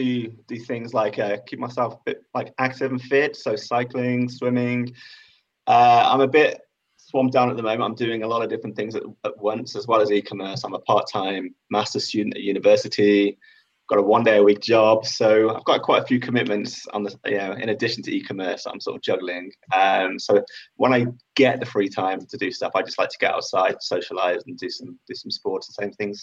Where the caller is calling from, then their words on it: Leeds, Yorkshire and the Humber, United Kingdom; I am streaming from Leeds in the United Kingdom. So about three quarters of the way up the country, north of England.